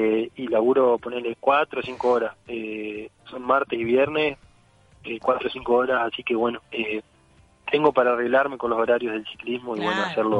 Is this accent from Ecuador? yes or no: no; Libertad, San José, Uruguay; En Libertad, yo soy de Libertad, San José.